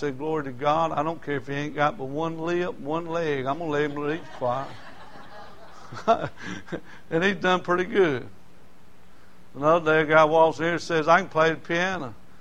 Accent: Lancaster, United States; Yeah, y'all make fun of me because I grew up in Lancaster.

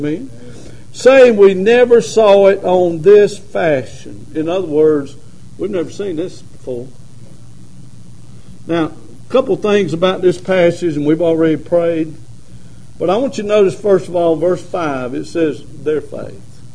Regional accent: Lancaster, South Carolina, United States; I'm from Lancaster. I grew up in Lancaster, educated in South Carolina schools.

